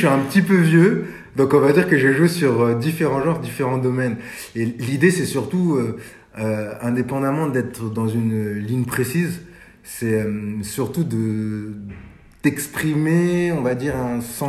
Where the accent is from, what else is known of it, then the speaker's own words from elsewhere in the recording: Sarcelles, Île-de-France, France; j'ai grandi en cité, à Sarcelles, dans le Val d'Oise.